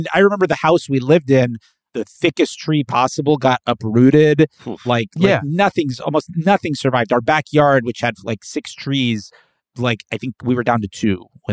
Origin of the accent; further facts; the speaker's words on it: Florida, United States; However, I'm from South Florida.